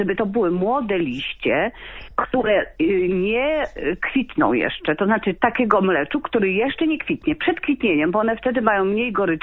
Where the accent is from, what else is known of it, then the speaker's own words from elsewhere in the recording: Świętokrzyskie Voivodeship, Poland; ja powiem, że jestem z Kieleckiego, więc tylko kielecką.